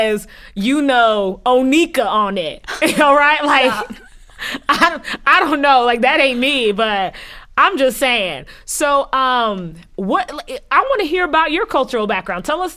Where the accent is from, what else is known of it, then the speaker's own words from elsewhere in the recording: United States; yeah, I was born in the States, I grew up in the States, but my home was Haiti.